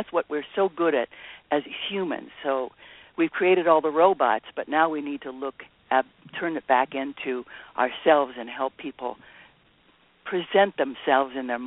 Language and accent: English; Hollywood, California, United States; born there; I was born in Hollywood. God forbid.